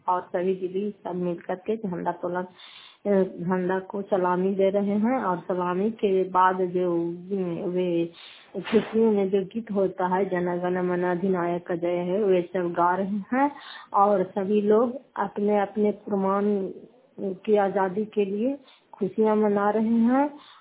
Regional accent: Fatehpur, Bihar, India; घर फतेहपुर पंचायत मकरौता, जीवन नालंदा, खरापसवार ब्लॉक की निवासी हूँ।

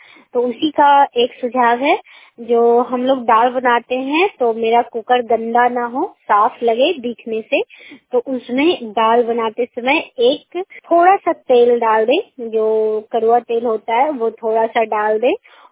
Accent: Nagarnausa, Bihar, India; मैं नगर नौसा ग्राम के रहने वाली हूँ, पोस्ट ऑफिस भी नगर नौसा, जिला नालंदा के रहने वाली हूँ।

